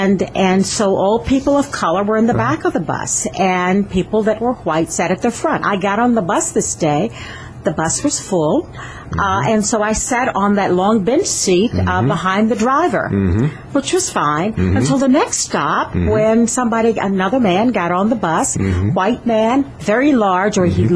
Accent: Jacksonville, Florida, United States; Jacksonville, Florida. I'm a Southern girl.

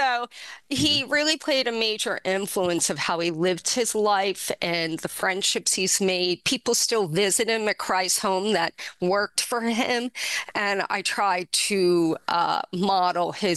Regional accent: Langhorne, Pennsylvania, United States; Langhorne, Pennsylvania. I grew up and I am in the middle, older sister, younger stepbrother.

